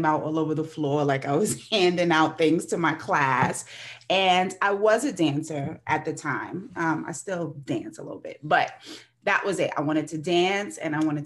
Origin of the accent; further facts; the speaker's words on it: New York, United States; And so growing up in New York, you know, we have access to a lot of things in the entertainment world.